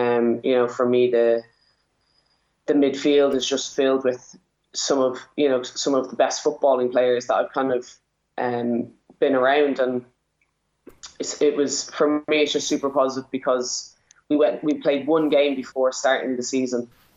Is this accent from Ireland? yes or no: yes; Ireland; we're Irish, we can play wherever we want